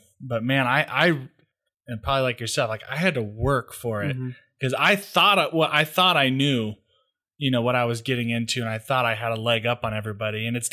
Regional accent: Seattle, Washington, United States; Yeah, I grew up in Seattle, Washington, up in the mountains, and yeah, that's where I'm from. I mean, we moved around a lot since then, but I'm from Seattle.

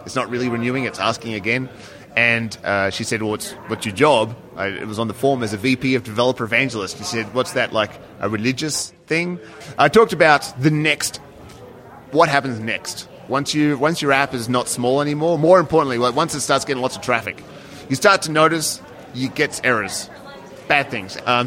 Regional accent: Australia; I am Australian

